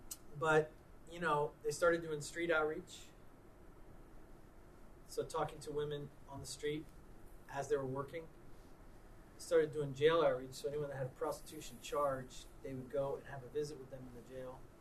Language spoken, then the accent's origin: English; Tampa, Florida, United States; Guy said, "Where are you from?" I say, "Tampa." He says, "The Mons Venus," which is a strip club. That's what he knew about Tampa.